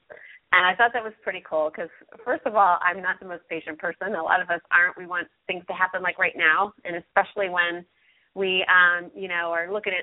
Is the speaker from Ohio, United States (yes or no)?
yes; Ohio, United States; We are going to go right off to Ohio. We're going to go talk to Becky. Becky, yeah, you're back in my home state. And I'm not there.